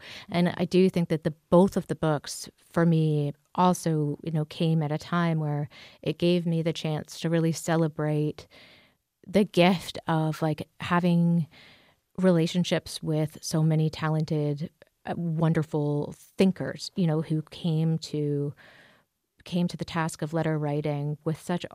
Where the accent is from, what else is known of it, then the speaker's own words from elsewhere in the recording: Toronto, Ontario, Canada; growing up in Toronto and away from culture and community for a really, really long time